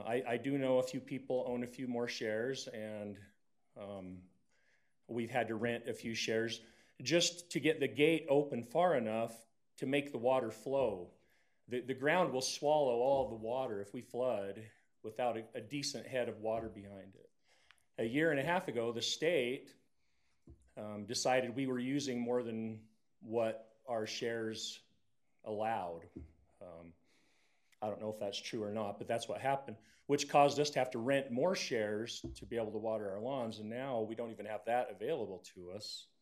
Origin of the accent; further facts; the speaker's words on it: South Jordan, Utah, United States; 2621 West, Horseshoe Circle. Even though I live on Horseshoe Circle, I grew up in South Jordan, just up across from the high school, and I grew up using the water out of this canal.